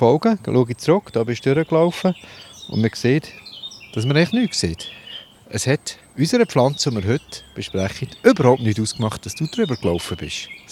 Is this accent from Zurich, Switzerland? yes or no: no; Lucerne, Switzerland; Oder ich bin aufgewachsen im Luzerner Hinterland.